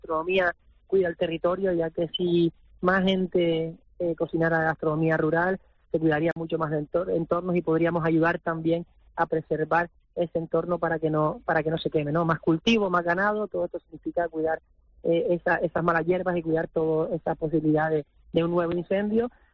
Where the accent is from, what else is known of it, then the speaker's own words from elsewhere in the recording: Canary Islands, Spain; es parte de nuestra esencia y nuestra historia, ¿no?, como canarios, ganaderos, pescadores y queseros, ¿no?